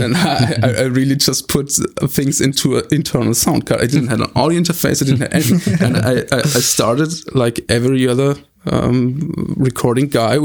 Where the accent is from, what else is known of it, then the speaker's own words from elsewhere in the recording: Erlangen, Bavaria, Germany; English is a second language; I was growing up near Erlangen, actually.